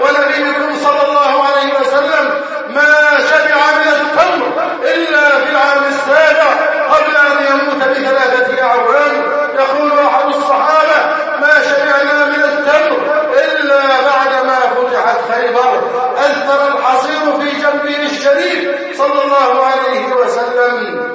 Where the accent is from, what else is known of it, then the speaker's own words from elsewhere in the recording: Egypt; نسأل الله جل وعلا بأسمائه الحسنى وصفاته العلى أن يحفظ بلدنا مصر وأن يجعلها أمنا أمانا. يا حي يا غيور، احفظ بلدنا مصر واجعلها أمنا أمانا.